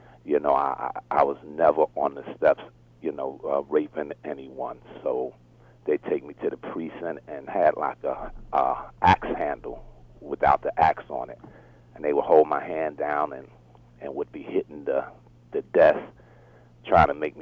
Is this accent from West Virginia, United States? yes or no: no; New York City, New York, United States; Well, I grew up in Harlem, New York, New York City